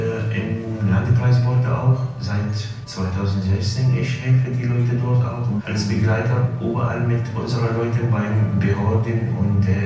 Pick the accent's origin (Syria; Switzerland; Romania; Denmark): Syria; German is a second language; moved away as an adult; now in Germany; Ich komme aus Syrien. Seit 2019 bin ich hier in Deutschland oder nach Deutschland gekommen.